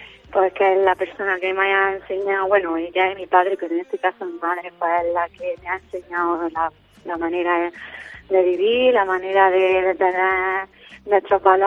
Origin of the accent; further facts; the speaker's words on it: La Herradura, Andalusia, Spain; yo soy de aquí de La Herradura, de toda la vida, me nací aquí, me criaba aquí